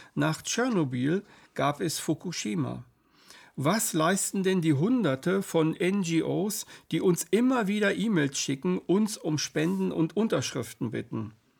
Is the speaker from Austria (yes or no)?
no; Switzerland; Als Schweizer fragte ich mich